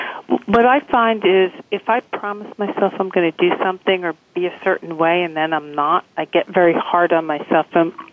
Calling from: New York City, New York, United States; I am calling from New York City.

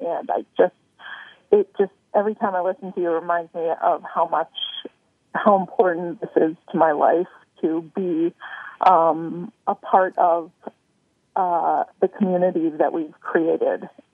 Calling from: Chicago, Illinois, United States; I am calling in from Chicago, Illinois.

